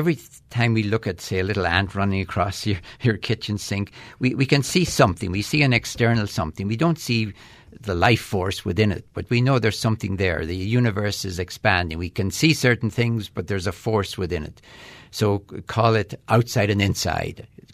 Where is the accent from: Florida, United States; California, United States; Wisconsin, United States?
Florida, United States; I don't know, I'm from Florida, so maybe Disney World.